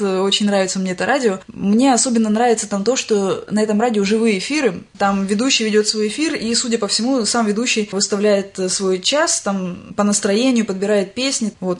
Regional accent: Taganrog, Rostov Oblast, Russia; я из Таганрога, а Таганрог, он город на самом деле очень такой многонациональный получается, не только потому, что он южный, потому что изначально это греческая провинция была

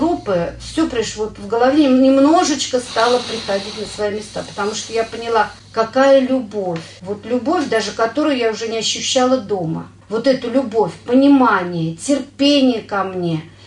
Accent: Zhukovsky, Moscow Oblast, Russia; у нас в Жуковском не было на тот момент группы. Я из Жуковского.

